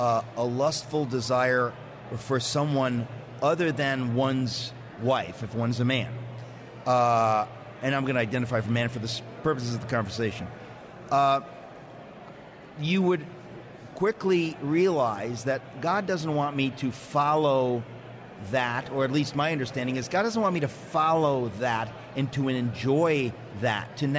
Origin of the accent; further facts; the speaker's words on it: Queens, New York, United States; because I grew up in Queens.